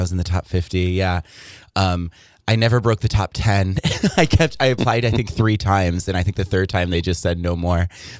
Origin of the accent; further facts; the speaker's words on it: Syracuse, New York, United States; I got to shoot it in my hometown in Syracuse, New York.